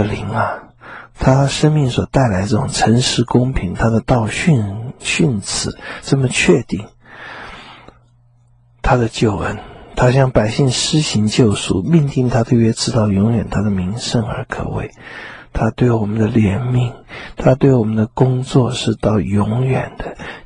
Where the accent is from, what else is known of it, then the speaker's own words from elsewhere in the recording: China; 我们中国人占了多少其他异族人的地呢？